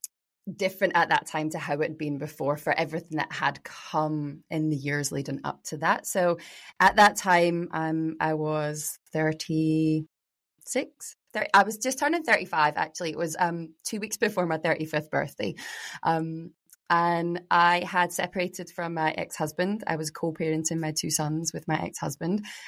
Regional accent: Glasgow, Scotland, United Kingdom; I grew up in Glasgow with a, you know, Irish Scottish family.

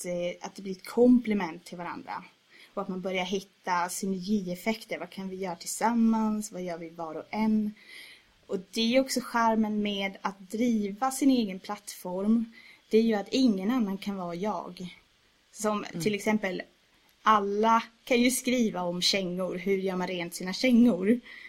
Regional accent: Västerås, Västmanland County, Sweden; Så med tiden så kom jag att gå till stadsbiblioteket hemma i Västerås.

